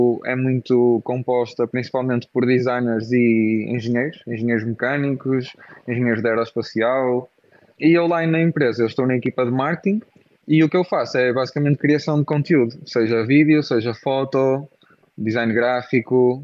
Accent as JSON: {"language": "Portuguese", "country": "Portugal", "moved": "as an adult", "lives_now": "Netherlands", "said": "eu acho que saí de Portugal por volta de 3 de outubro, por isso fez agora mesmo um aninho."}